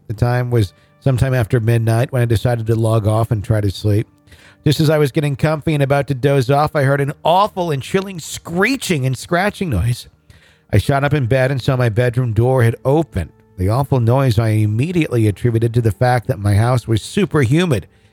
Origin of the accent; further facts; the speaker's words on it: Wisconsin, United States; Could I do it because I'm from Wisconsin?